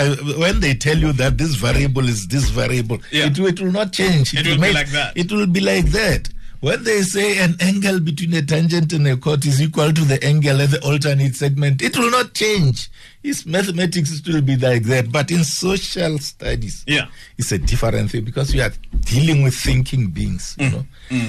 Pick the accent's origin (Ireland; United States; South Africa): South Africa; Sekhukhune, Limpopo; I grew up in Skukune.